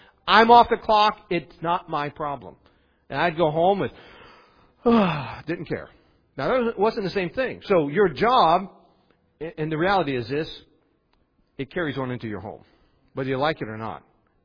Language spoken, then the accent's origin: English; West Virginia, United States; When growing up in West Virginia, when I lived on the farm, we were right near the river.